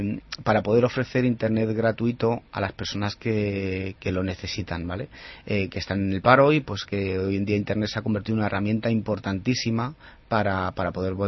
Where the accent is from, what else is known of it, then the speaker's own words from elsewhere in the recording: Fuenlabrada, Community of Madrid, Spain; como somos de Fuenlabrada, llegó el momento de atrevernos a una gran ciudad como es Fuenlabrada, pues es muy grande.